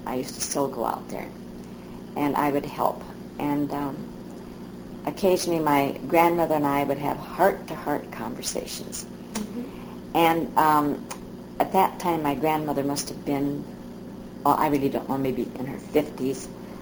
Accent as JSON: {"language": "English", "region": "Alberta", "country": "Canada", "tie": "born there", "said": "I was born in Alberta, Canada. And I was born in 1913."}